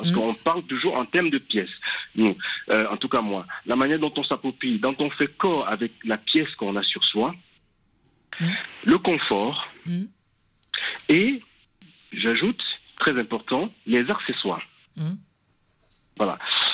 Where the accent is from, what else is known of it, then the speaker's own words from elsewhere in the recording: West, Cameroon; Moi, je viens du Cameroun, je viens du pays Bamileke, où on met des chapeaux.